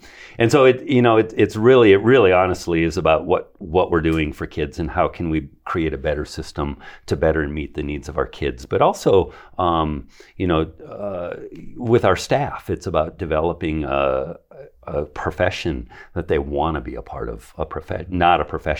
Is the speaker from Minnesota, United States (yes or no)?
yes; Minnesota, United States; moved away as an adult; I grew up in Minnesota. My first teaching job when I graduated from college was in Yuma. Got a teaching job down in Yuma. So I moved to Yuma.